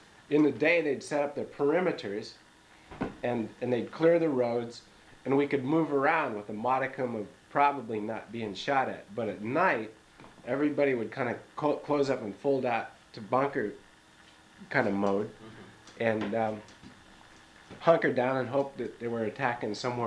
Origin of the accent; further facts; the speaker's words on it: United States; But it was real obvious that as an American, I was just identified with the military invasion